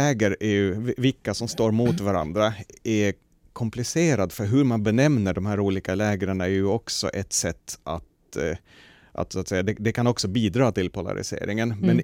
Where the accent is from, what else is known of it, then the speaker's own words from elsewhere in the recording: Sweden; moved away as an adult; now in Finland; jag flyttade ursprungligen till Finland från Sverige under studietiden